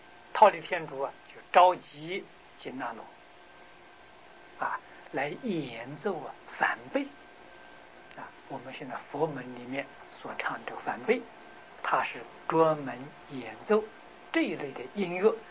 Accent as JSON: {"language": "Chinese", "country": "China", "said": "我们中国人称之为蟒蛇啊，大蛇"}